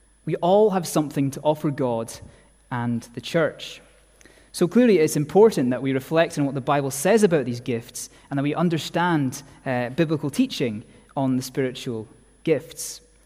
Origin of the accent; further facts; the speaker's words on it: Scotland, United Kingdom; Being Scottish, we struggle to talk about our own abilities, our own gifts.